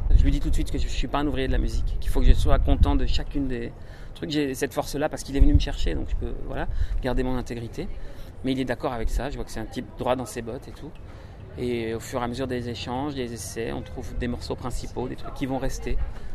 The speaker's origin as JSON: {"language": "French", "country": "Switzerland", "said": "J'ai eu d'abord une carrière en Suisse, chez moi, mon pays d'origine, où j'étais musicien de scène."}